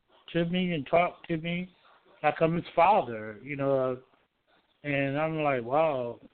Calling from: Georgia, United States; I'm in Georgia.

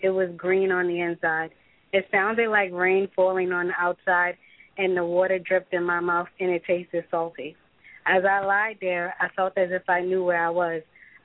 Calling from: New York, United States; Hi, Ms. Blue. … I'm calling from New York.

